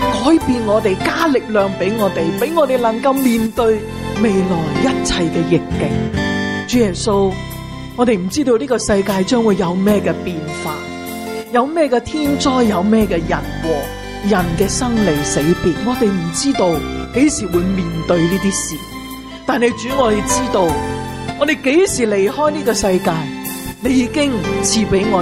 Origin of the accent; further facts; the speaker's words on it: Hong Kong; 系我哋香港人发明嘅